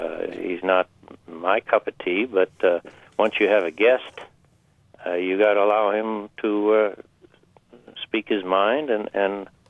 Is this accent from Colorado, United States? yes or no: no; Minnesota, United States; You know, I'm a gopher, too, Sally. I grew up in Minnesota.